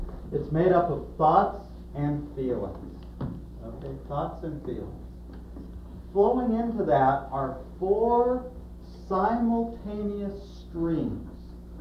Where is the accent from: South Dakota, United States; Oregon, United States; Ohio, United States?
Oregon, United States; Portland; the Portland Trailblazers, since I'm from Portland.